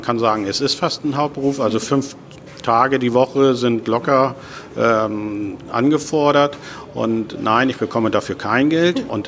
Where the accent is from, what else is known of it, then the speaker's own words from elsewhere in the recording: Hamburg, Germany; Ich komme aus Hamburg